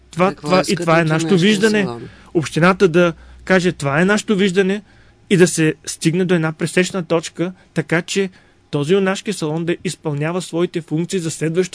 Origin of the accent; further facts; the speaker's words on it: Varna, Varna Province, Bulgaria; Но ние също сме си виновни като варненци. И не само като варненци.